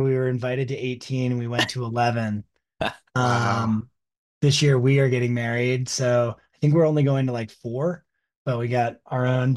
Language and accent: English; New Hampshire, United States; I grew up in New Hampshire, running and skiing pretty much since I was a little kid.